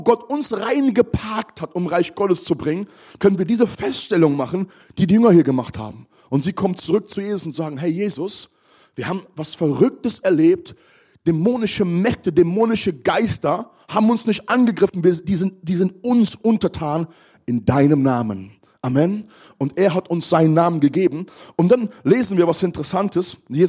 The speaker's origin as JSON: {"language": "German", "country": "Germany", "tie": "born there", "said": "und ich zähle mich mit dazu, ich bin hier in Deutschland geboren, dann kommen wir manchmal so mit unserer deutschen Demut."}